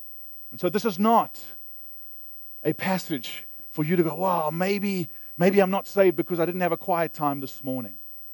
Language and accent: English; Canada; I was thinking about citizenship as a Canadian.